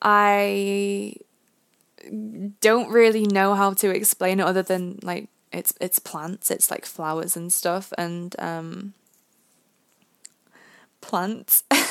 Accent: Florida, United States; now in United Kingdom; So I spent a lot of my time growing up in Florida, and then when we came to the UK, we have like different fruit stickers

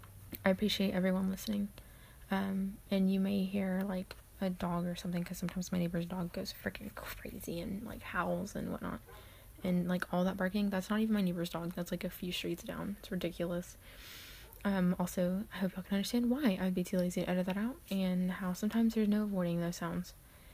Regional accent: Texas, United States; yes, I live in Texas. I live like an hour outside of Houston. I've always lived in Texas. I've never been outside of Texas ever before.

